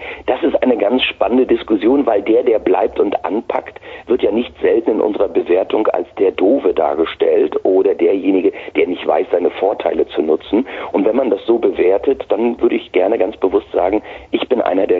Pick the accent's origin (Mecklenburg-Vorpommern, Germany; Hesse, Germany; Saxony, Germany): Mecklenburg-Vorpommern, Germany; Also ich komme tatsächlich aus dieser Gegend hier und bin auch innerlich richtig gefühlt ein Ossi mit allem Für und Wider.